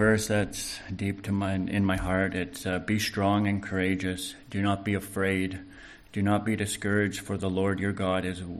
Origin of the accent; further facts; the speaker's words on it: Calgary, Alberta, Canada; I have been at Teen Challenge for 8 months. I was born and raised in Calgary and grew up in the Northeast. I come from a single mother home